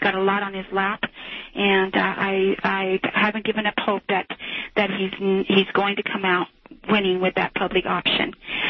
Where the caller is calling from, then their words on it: Denver, Colorado, United States; I'm calling from Denver.